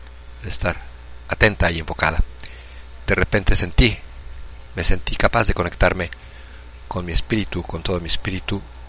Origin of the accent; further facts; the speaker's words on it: Campeche, Mexico; soy de México, soy de Campeche, campechana